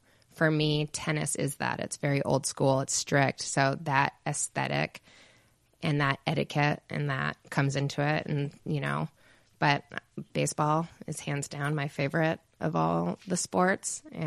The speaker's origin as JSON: {"language": "English", "town": "Laguna Beach", "region": "California", "country": "United States", "tie": "born or raised there", "also_born_or_lived": "Catalina Island", "said": "I grew up on Catalina Island. Okay. Until I was 8 years old. And then from 8 to 18, I was in Laguna Beach."}